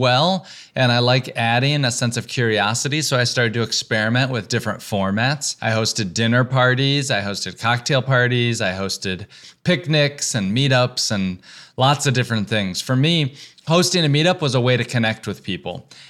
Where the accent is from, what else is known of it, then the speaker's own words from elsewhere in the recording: Texas, United States; also born or lived in Georgia; now in New York, United States; I grew up in the South in Texas and Georgia, and I went to school in North Carolina. And when I moved to New York, I didn't have a lot of friends.